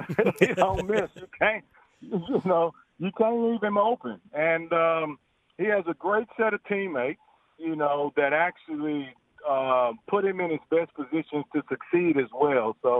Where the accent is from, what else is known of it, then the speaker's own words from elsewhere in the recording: United States; And as you say, I'm from America, and I'm a real Dallas Cowboys fan from America.